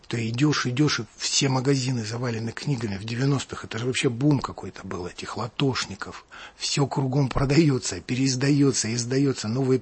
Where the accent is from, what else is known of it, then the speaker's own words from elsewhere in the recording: Siberia, Russia; я сам вообще сибиряк из провинции, поэтому было трудно достать книги.